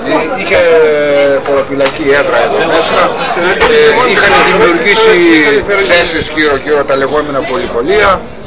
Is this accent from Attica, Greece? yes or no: no; Krovili, Eastern Macedonia and Thrace, Greece; moved away as an adult; also born or lived in Germany; Έχω γεννηθεί στην Κροβίλη, μεγάλωσα στην Κροβίλη, έφυγα στρατιώτης το 60, έκτοτε δεν έμεινα πολύ καιρό, έκτοτε στο εξωτερικό.